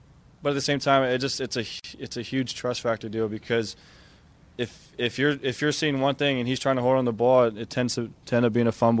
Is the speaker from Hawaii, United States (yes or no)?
yes; Hawaii, United States; Well, growing up in Hawaii, man, it was a privilege. We had the Pro Bowl year in and year out.